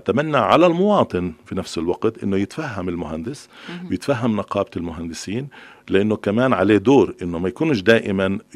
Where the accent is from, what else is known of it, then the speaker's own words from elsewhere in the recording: Palestine; لكن أنا ضد الأماكن اللي تبنى فيها المباني العالية عندنا في فلسطين.